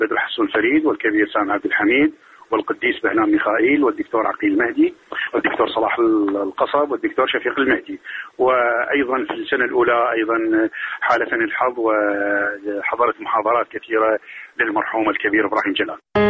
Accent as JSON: {"language": "Arabic", "town": "Jadida", "region": "Maysan", "country": "Iraq", "tie": "born or raised there", "said": "أنا من الجنوب، من محافظة ميسان حمارة، من منطقة صغيرة جدا اسمها جديدة، ولدت هناك."}